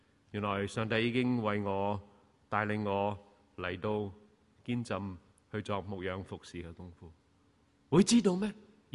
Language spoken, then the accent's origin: Cantonese; New Territories, Hong Kong; 我都试过由乡下搬出来醒住，你知道我在新界长大